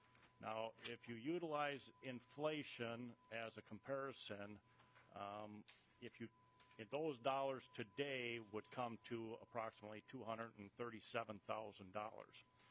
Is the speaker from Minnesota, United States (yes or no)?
yes; Osakis, Minnesota, United States; I'm from Osakis, Minnesota.